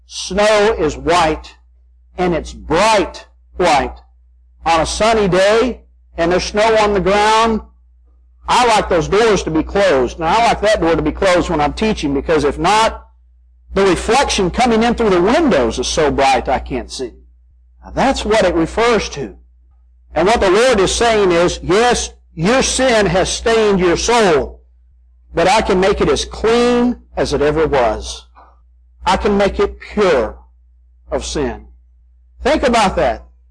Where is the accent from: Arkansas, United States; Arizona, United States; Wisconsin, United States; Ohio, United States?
Arkansas, United States; When I was younger and growing up, snow meant no school. Because when I grew up in Arkansas, we didn't have road trucks to take care of the roads.